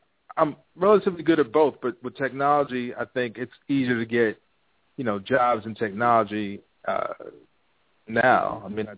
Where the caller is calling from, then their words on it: New York, United States; from New York.